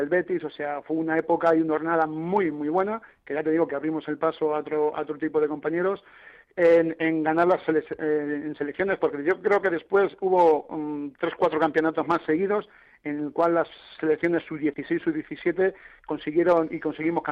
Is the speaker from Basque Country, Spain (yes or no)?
no; Medina del Campo, Castile and León, Spain; yo soy de Medina del Campo, provincia de Valladolid.